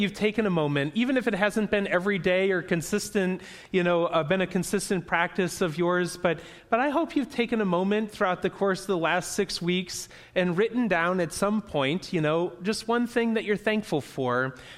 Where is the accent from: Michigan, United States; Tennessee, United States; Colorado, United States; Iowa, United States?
Michigan, United States; Clarkston; as a kid growing up in Clarkston with grandparents that lived in Alpena, we would quite frequently take that I-75 corridor, and something magical happens when you get north of Flint.